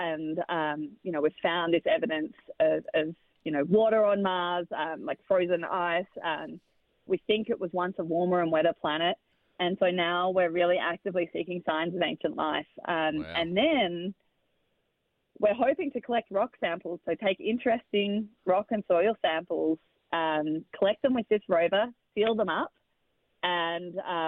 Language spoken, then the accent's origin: English; Australia; as an Australian